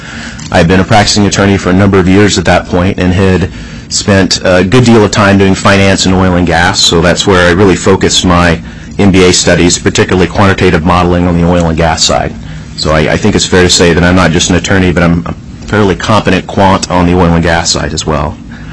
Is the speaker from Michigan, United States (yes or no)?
no; Fairbanks, Alaska, United States; So I grew up in Fairbanks, Alaska. I'm a lifelong Alaskan. My family moved there when I was 2 years old from Georgia.